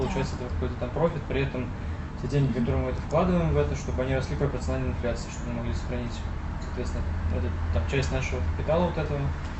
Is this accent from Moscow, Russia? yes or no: yes; Moscow, Russia; Да, мы вообще из Москвы, вот только приехали.